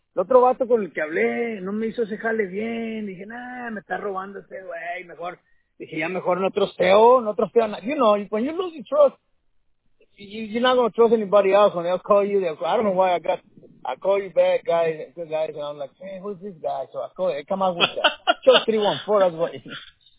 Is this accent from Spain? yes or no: no; Matamoros, Tamaulipas, Mexico; Oh, yo soy de Matamoros, pegado.